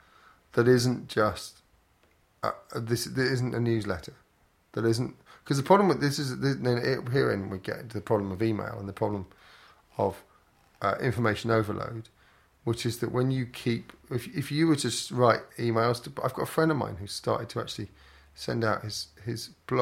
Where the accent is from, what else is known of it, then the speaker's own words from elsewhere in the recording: Berwick-upon-Tweed, North East England, United Kingdom; Growing up in Berwick-on-Tweed, where I was physically remote, but not New Zealand remote.